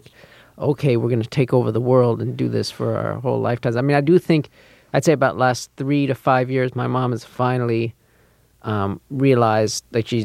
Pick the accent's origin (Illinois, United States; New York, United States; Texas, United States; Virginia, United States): New York, United States; Manhattan; especially since we grew up here in Manhattan